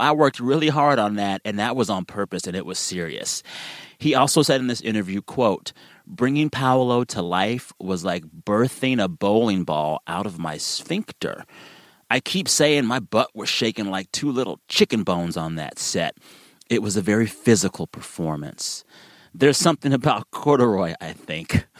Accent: Texas, United States; As a Texan, we have to watch that guy. He's one of us.

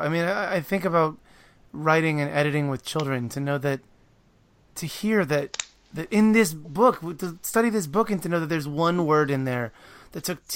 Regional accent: United States; growing up in America, I've only ever seen guinea pigs in pet stores.

